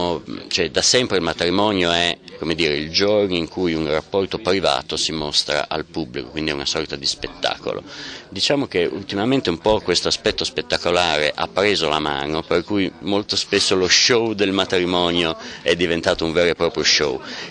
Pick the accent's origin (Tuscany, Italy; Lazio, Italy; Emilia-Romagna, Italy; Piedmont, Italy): Emilia-Romagna, Italy; Bologna; da bolognese, come tutti i bolognesi